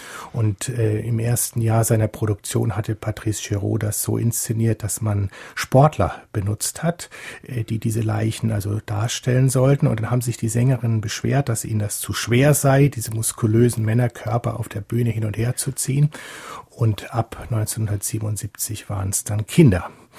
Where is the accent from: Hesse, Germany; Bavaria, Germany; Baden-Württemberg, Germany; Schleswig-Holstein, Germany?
Bavaria, Germany; Bayreuth; born there; Naja, ich bin ja in Bayreuth geboren.